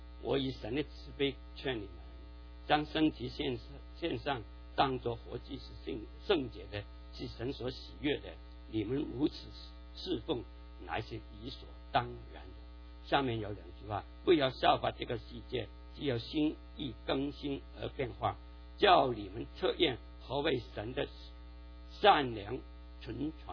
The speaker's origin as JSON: {"language": "Chinese", "region": "Guangdong", "country": "China", "accent": "Cantonese", "said": "讲到钱的伤感情嘛，我们广东话说。"}